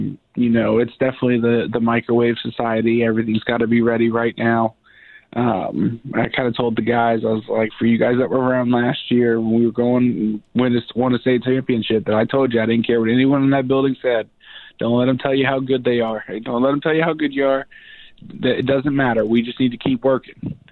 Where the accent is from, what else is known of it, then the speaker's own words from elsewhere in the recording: Oviedo, Florida, United States; So I'm from Oviedo, Florida.